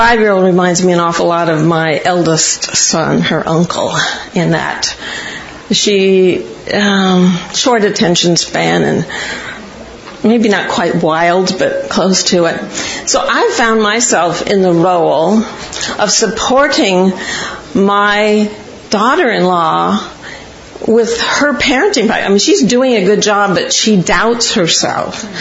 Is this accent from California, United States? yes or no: yes; California, United States; I'm staying with them because I come from Southern California.